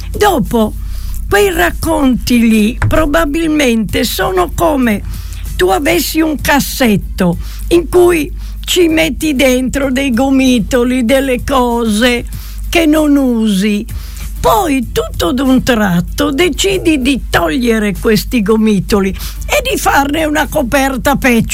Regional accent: Resiutta, Friuli-Venezia Giulia, Italy; moved away; Io sono di Resiuta, ma sono 60 anni che sono via dal mio paese

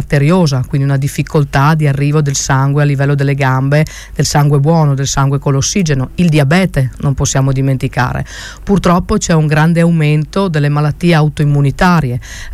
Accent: Friuli-Venezia Giulia, Italy; Io lavoro a Treviso, però ovviamente non posso mai dimenticare la mia terra d'origine e quindi quando faccio qualcosa ho sempre un'attenzione particolare per la mia amata Carnia.

